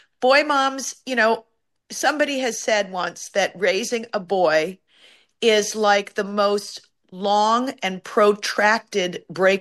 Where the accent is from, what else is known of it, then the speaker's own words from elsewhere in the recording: Chicago, Illinois, United States; born there; So I was born in Chicago. Started acting, singing, and dancing at a young age